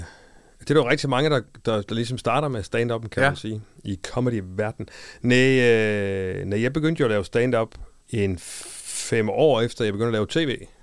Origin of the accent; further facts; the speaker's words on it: Jutland, Denmark; Du ved, jeg var fra Jylland